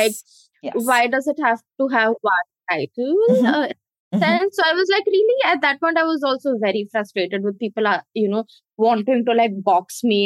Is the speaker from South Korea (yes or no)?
no; India; growing up in India